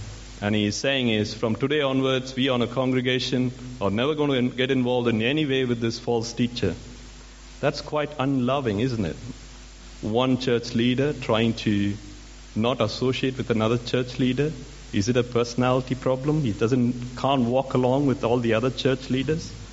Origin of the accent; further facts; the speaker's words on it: India; I'm from India, and back in 2010